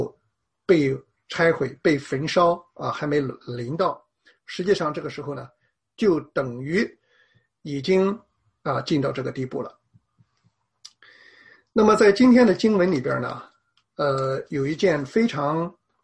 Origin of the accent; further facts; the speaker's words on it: China; 我们中国人有一句话啊，叫做出离愤怒，脱离悲伤啊